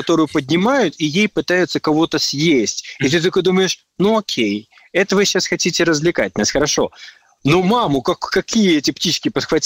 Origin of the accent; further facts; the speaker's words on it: Kazakhstan; Я сам из Казахстана